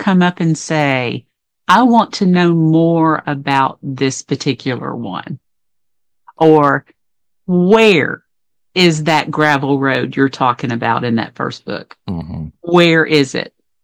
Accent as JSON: {"language": "English", "town": "Fayetteville", "region": "Tennessee", "country": "United States", "tie": "born there", "said": "But I was born in Fayetteville, which is the county seat, and Flintville is about 15 to 20 minute drive, depending on how fast you drive into town."}